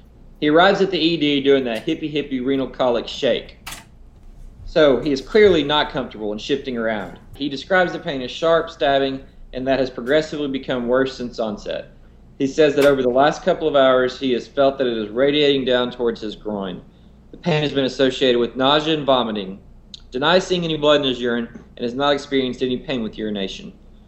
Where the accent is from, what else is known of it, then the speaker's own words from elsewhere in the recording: Arkansas, United States; I'm originally from Arkansas and pretty much enjoy all things outdoors.